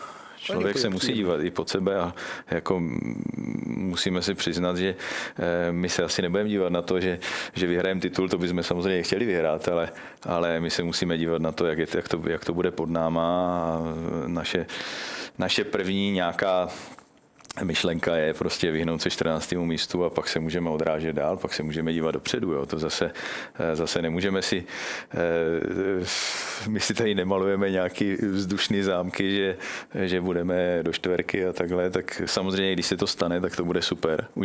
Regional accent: Olomouc, Olomouc Region, Czechia; jsem z Olomouce, jsem místní, tak k tomu mám určitý vztah.

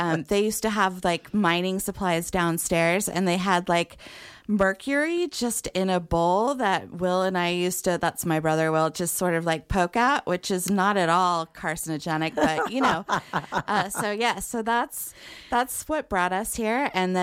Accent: California, United States; No, they landed on Cement Hill, but I grew up on Red Dog Road.

